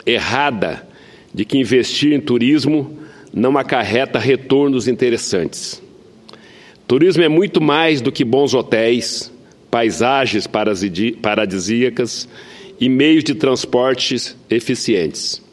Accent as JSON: {"language": "Portuguese", "region": "Santa Catarina", "country": "Brazil", "said": "eu que sou catarinense também"}